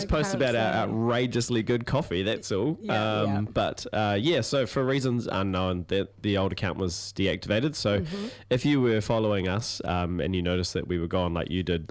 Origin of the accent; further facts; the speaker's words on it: Palmerston North, Manawatū-Whanganui, New Zealand; I grew up in Palmy, so not very accessible from Palmy, but very accessible from Auckland.